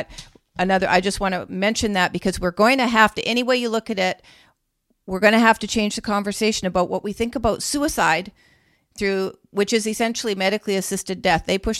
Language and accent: English; Canada; But in Canada, we're both Canadian.